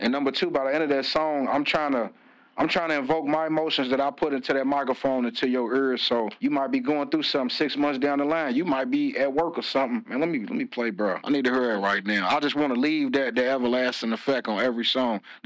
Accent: Louisville, Kentucky, United States; Nah, man, I'm from Louisville, Kentucky, okay, bro. Born and raised, but my daddy from Hoptown, though.

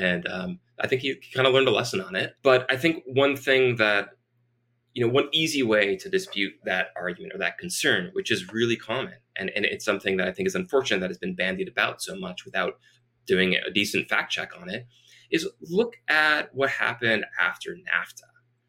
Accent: Ohio, United States; this is, where I grew up in Ohio, we saw 500,000 manufacturing jobs lost in a short period of time.

